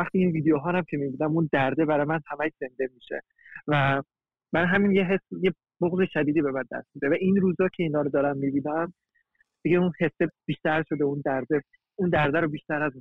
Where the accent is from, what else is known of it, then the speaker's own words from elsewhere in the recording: Iran; moved away as an adult; also born or lived in Turkey; now in Czech Republic; با اینکه 20 سال توی ایران به دنیا اومدم، بزرگ شدم، درس خوندم، اونجا عاشق شدم، دوستای خوب رو پیدا کردم